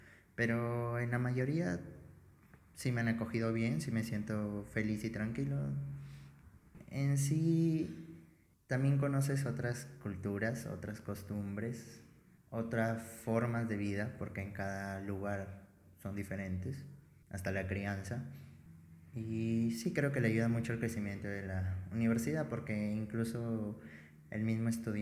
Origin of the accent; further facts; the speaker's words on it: Piura, Peru; now in Loja, Ecuador; Vengo de Piura, Perú. Estoy en séptimo ciclo. Medicina humana en la Universidad Nacional de Loja.